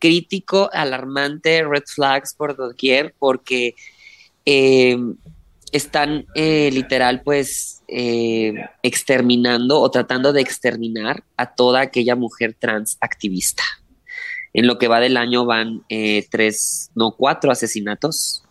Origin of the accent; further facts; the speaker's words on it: Chihuahua, Mexico; No, yo también soy chihuahuense